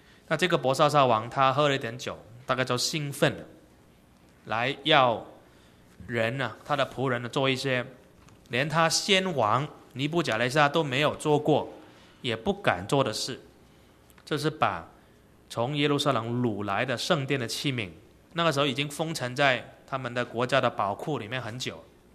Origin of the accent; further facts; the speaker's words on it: Guangdong, China; accent: Cantonese; 我们广东话叫落都一样啊